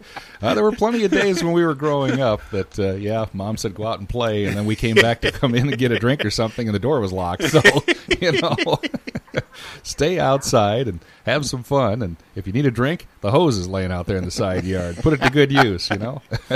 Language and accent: English; Dubuque, Iowa, United States; I grew up in Dubuque, and Mother's Day was the traditional day for all of the city parks to open.